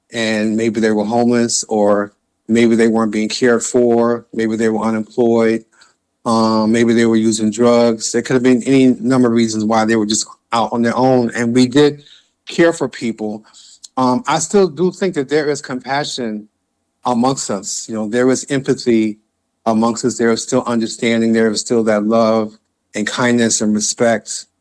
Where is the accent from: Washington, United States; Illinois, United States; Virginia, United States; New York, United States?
Illinois, United States; Chicago; I was born and raised in Southside Chicago in 1960. And, you know, we all knew each other two, three, four blocks away.